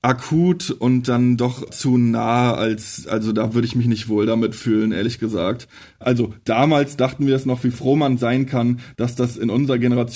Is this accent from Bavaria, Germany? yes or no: no; Mecklenburg-Vorpommern, Germany; Ich bin ja im Nachwende-Osten aufgewachsen, in Mecklenburg-Vorpommern, in einem Plattenbauviertel und war in den 90er Jahren, war ich ein kleines Kind.